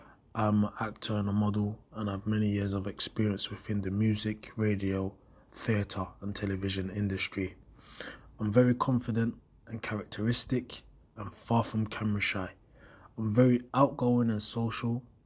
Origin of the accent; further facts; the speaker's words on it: London, United Kingdom; now in Malmö, Sweden; I'm 35 years old, born and raised in London, the UK. I currently live in Malmö, Sweden. I speak English, Swedish fluently, as well as basic conversational Arabic.